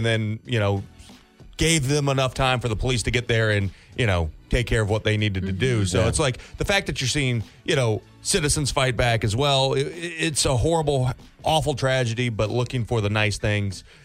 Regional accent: St. Louis, Missouri, United States; I grew up in St. Louis. Pujols was a Cardinal.

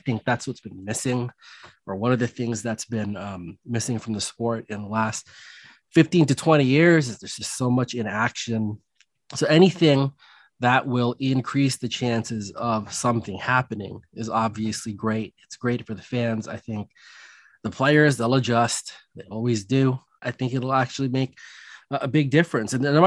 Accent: West Coast, United States; I mean, I'm from the West Coast. I have never heard anything quite like that.

